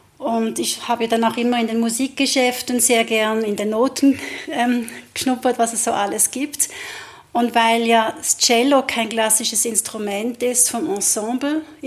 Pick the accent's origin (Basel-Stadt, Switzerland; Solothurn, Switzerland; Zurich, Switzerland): Basel-Stadt, Switzerland; Basel; in diesem Umfeld, wo ich groß geworden bin, also ich komme ja aus Basel, das ist sehr calvinistisch